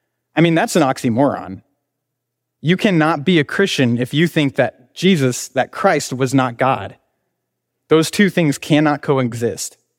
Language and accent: English; Cicero, Illinois, United States; You know, I grew up in Cicero, just north of here.